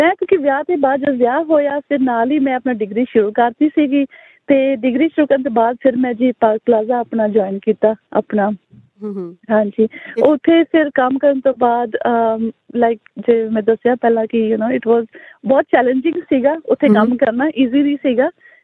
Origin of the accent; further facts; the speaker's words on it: Ludhiana, Punjab, India; also born or lived in Ranchi; ਮੇਰਾ ਜਨਮ ਰਾਂਚੀ ਦਾ ਜੀ, ਤੇ ਉਸ ਤੋਂ ਬਾਅਦ ਅਸੀਂ ਮੂਵ ਕਰ ਗਏ ਸੀ ਲੁਧਿਆਣੇ, ਤੇ ਲੁਧਿਆਣੇ ਸਾਰੀ ਫੈਮਿਲੀ ਅਸੀਂ ਉੱਥੇ